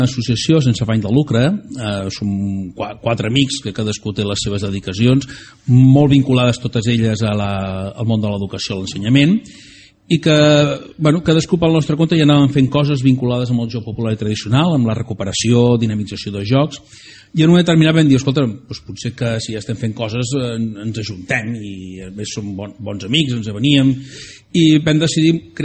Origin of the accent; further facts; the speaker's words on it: Barcelona, Catalonia, Spain; jo sóc de Barcelona